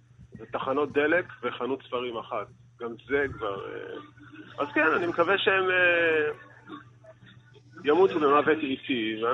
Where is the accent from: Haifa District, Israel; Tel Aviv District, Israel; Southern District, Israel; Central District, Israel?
Southern District, Israel; Sderot; אתה יודע, לא כל כך, כי אנחנו, כשגדלנו בסדרות, אז כשהקמנו את הלהקה, המוזיקה המרוקאית זה משהו שהגדולים עשו.